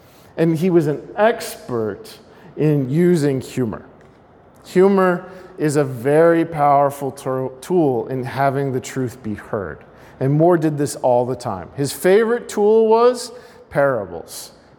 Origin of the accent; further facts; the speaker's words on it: the South, United States; I grew up in the South, so you get this on your street corners.